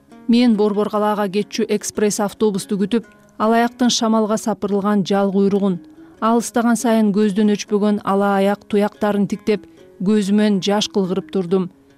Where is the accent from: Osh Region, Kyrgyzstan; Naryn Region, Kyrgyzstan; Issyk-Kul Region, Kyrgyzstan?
Naryn Region, Kyrgyzstan; At-Bashy; туулган айылым ат башыга келип жылкычы болдум